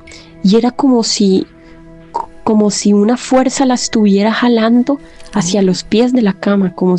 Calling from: Cartago, Costa Rica; Soy de Cartago, Costa Rica, y los escucho todas las noches

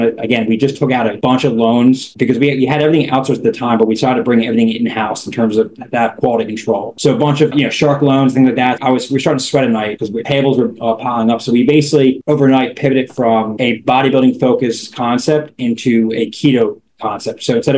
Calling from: Long Island, New York, United States; I'm calling in from Long Island.

